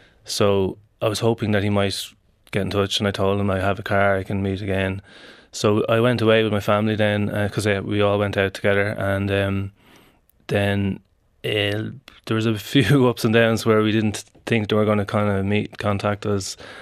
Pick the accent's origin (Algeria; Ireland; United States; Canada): Ireland; I'm from Ireland and what I'm about to tell you might shock you. that I was born in 1984.